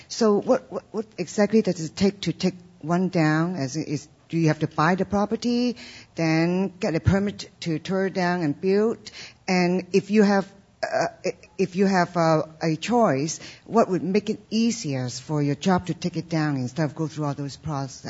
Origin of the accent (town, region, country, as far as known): Los Altos Hills, California, United States